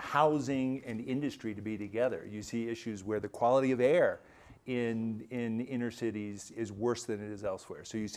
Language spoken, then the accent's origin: English; Princeton, New Jersey, United States; I grew up in Princeton, New Jersey, and moved back 40 years later